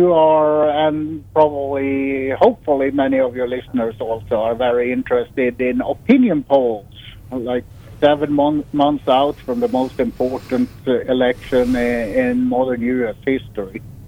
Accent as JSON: {"language": "English", "country": "Sweden", "second_language": "English", "moved": "yes", "lives_now": "United States", "said": "And as this listener may hear on my accent, I'm not from around these parts. I'm originally from Sweden, but I'm a proud U.S. citizen now"}